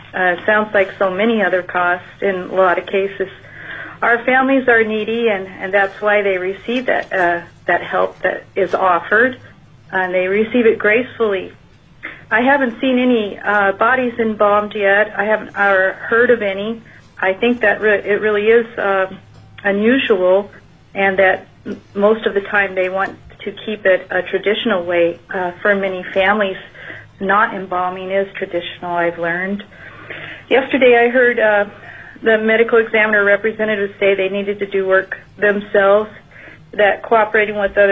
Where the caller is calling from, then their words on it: Dillingham, Alaska, United States; I'm a social worker for BBAHC, Connecticut Hospital, and I'm calling from Dellingham, too.